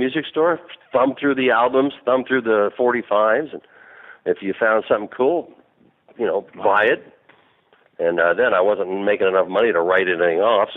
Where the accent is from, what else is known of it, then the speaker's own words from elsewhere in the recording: Los Angeles, California, United States; as a listener, growing up in Los Angeles, listening to the Boss Jocks on KHJ